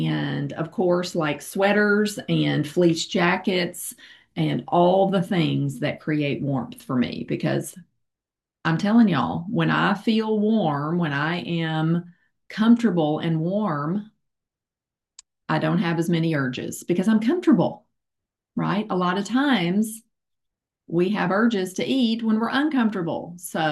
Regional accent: Little Rock, Arkansas, United States; I am from Little Rock, Arkansas. It is cold and rainy today.

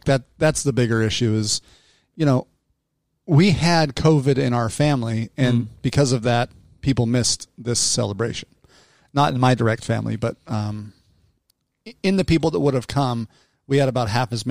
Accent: Salt Lake City, Utah, United States; now in Arizona, United States; I grew up in Salt Lake City, Utah, and for some reasons, Utah loves Halloween.

